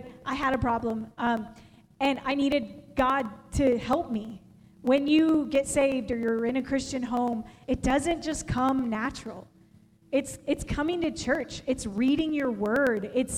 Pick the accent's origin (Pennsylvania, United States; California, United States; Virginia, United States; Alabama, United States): California, United States; I was raised in California. I was not raised in the South. I am such a Georgia poser. I love Georgia. I love grits, but I am from California.